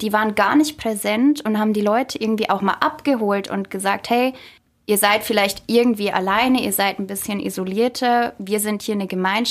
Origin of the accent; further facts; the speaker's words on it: Bavaria, Germany; Und auch Fockenfeld, ich kenne das Seminar, ich komme aus der Gegend.